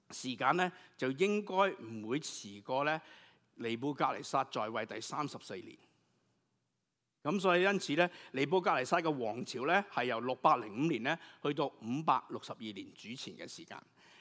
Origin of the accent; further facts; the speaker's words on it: China; 可能我哋中國人咧，美國西方可能會詳細啲